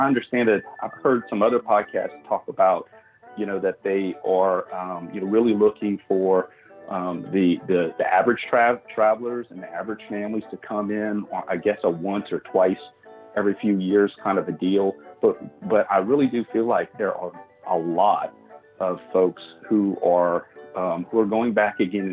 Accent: Louisiana, United States; And as an example, we're from Louisiana.

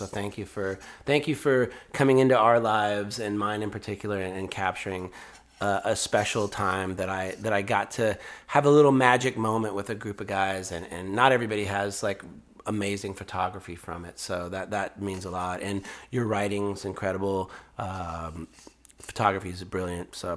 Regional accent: Toronto, Ontario, Canada; And Matt's been hosting me while I'm down from Toronto.

